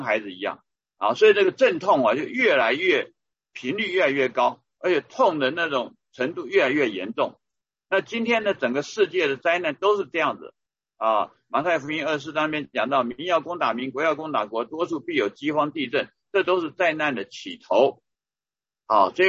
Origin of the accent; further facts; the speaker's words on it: Australia; 计划未来为全国人民植入晶片我是从澳洲来的